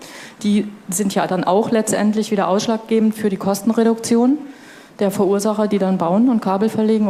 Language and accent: German; North Rhine-Westphalia, Germany; Ich bin aus Nordrhein-Westfalen